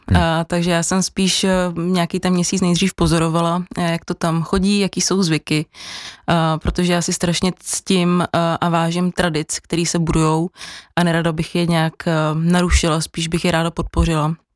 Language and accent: Czech; Šumava, Czechia; Ale já úplně nejsem srdcem rodilý Pražák, takže mě to furt táhlo zpátky na Šumavu.